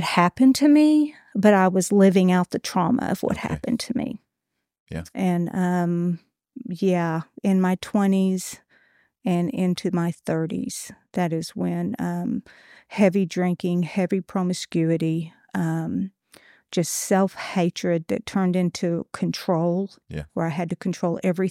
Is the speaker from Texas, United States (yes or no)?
yes; Texas, United States; And I grew up in the Panhandle outside of Amarillo.